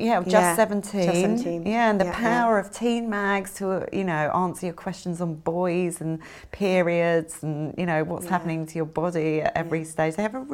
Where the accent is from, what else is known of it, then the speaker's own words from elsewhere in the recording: London, United Kingdom; I was born to teachers. My father was a head teacher of a school in London. My mum, a music and English teacher.